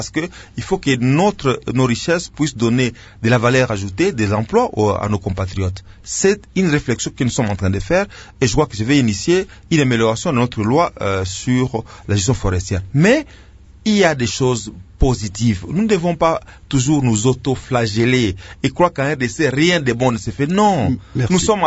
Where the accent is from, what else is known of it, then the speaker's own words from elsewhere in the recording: Gabon; Moi, je viens du Gabon